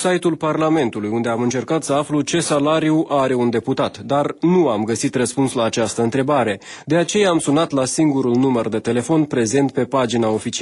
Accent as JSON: {"language": "Romanian", "town": "Cahul", "region": "Cahul District", "country": "Moldova", "said": "sunt de la Cahul."}